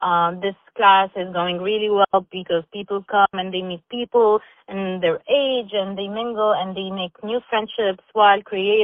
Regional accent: Egypt; English is a second language; moved away as an adult; also born or lived in Dubai; I'm originally from Egypt. This is where I got my certification, and then I moved to Dubai.

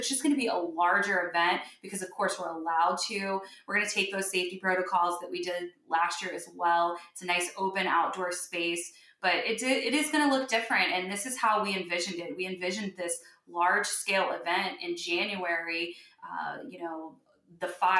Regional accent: West Virginia, United States; moved away; I'm from West Virginia, but I have been here for 2 years.

